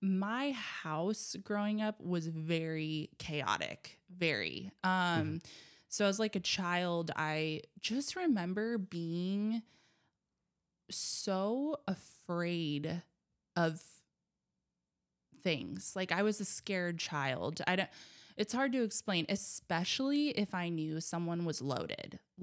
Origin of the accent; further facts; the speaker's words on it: Hawaii, United States; And then, you know, like growing up in Hawaii was beautiful in so many ways, hard in some. You know, like I was a white kid in Hawaii.